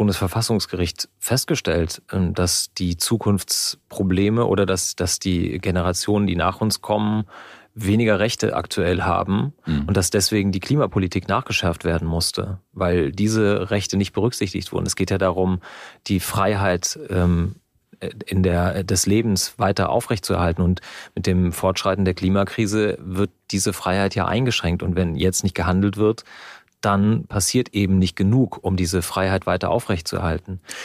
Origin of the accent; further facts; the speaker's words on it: Germany; ich bin in einem auf dem Grundgesetz ruhenden Deutschland aufgewachsen und das möchte ich gerne auch weitergeben.